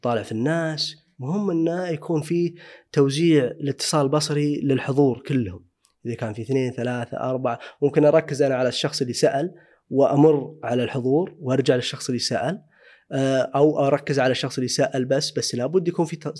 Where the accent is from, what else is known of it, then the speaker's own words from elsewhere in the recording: Saudi Arabia; حنا يمكن عندنا في السعودية